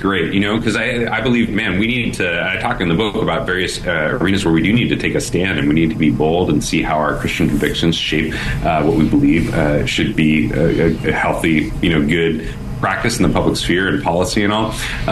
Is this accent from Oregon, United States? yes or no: yes; Portland, Oregon, United States; born or raised there